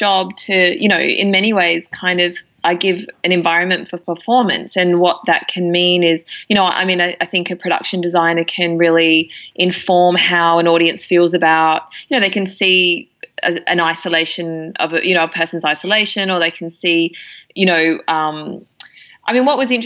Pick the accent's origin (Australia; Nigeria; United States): Australia; when you're growing up in Australia feels really remote.